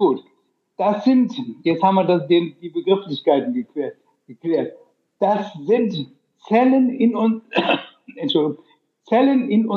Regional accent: Rhineland, Germany; accent: Rhenish; ich komme aus dem Rheinland. Also es gibt ja Mitochondrien, manche sagen das, und ich sage Mitochondrien, weil wir einfach so einen rheinischen Slang haben.

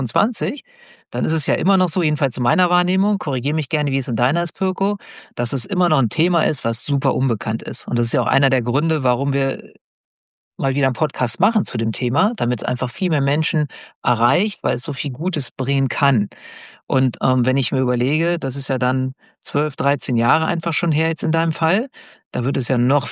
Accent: Lower Saxony, Germany; ich bin ja in Niedersachsen groß geworden

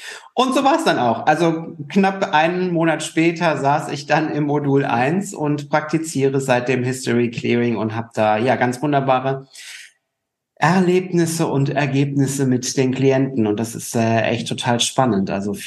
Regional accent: Rhineland-Palatinate, Germany; born there; also born or lived in Spain; now in Düsseldorf, Germany; Ich arbeite als Mentalcoach und Business Trainer, komme aus Düsseldorf, bin gebürtig aus der Pfalz und irgendwann mal über Umwege, also über Spanien nach Düsseldorf gekommen

